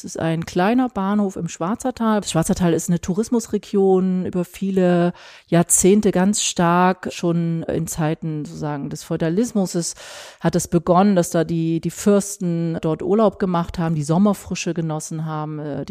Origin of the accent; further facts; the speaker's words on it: Gera, Thuringia, Germany; born there; ich bin in Gera geboren. Das ist eine Stadt, die war mal 135.000 Einwohnende groß, hatte eine starke Druckindustrie, also eine Modedruckindustrie.